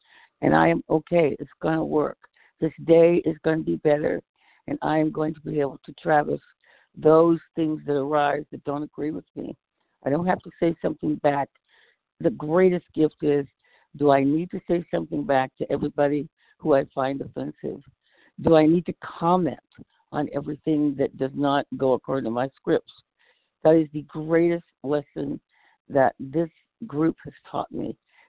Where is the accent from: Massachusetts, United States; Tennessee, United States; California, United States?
California, United States; from California.